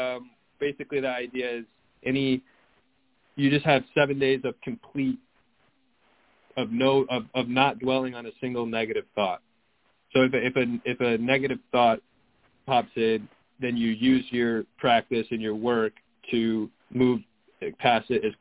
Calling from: Michigan, United States; I'm calling from Michigan.

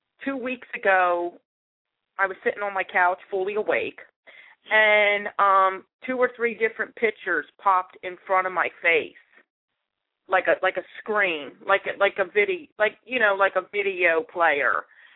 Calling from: Pottsville, Pennsylvania, United States; I am calling from Pottsville, PA.

